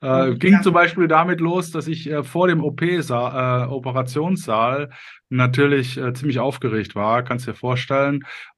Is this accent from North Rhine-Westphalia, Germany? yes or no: yes; Cologne, North Rhine-Westphalia, Germany; also ich habe das Buch veröffentlicht als Kölsche Jung am 11.11. um 19.11 Uhr, logisch.